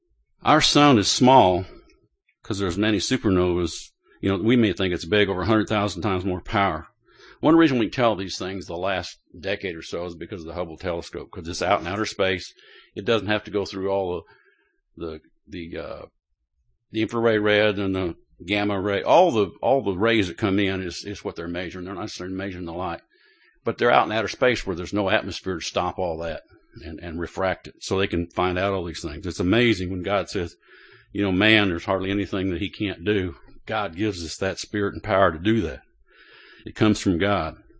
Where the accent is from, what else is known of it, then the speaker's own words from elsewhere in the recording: Kansas, United States; I grew up in Kansas, and I'm not saying it because of that, but it is beautiful out there.